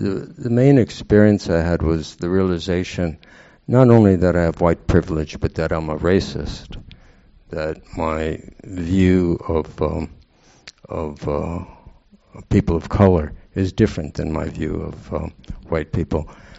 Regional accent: United States; born there; because I was born white in America

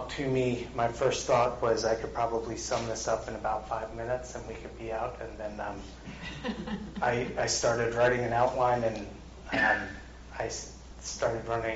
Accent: Long Island, New York, United States; So as many of you know, I'm not from here. I grew up on Long Island, New York, a land of bagels and pizza and lots of stereotypes that are mostly true about Long Island, New York, but also a beautiful place.

